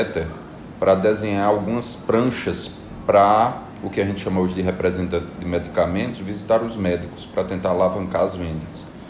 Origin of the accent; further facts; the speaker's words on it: Rio Grande do Norte, Brazil; eu sou potiguar, eu sou filho da UFRN.